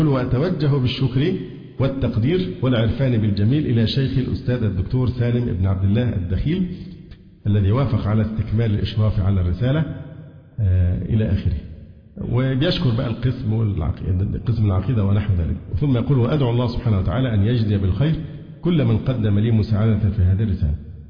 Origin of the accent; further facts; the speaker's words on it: Alexandria, Alexandria Governorate, Egypt; أنا اسكندراني وفي الدعوة السلفية من حوالي 35 سنة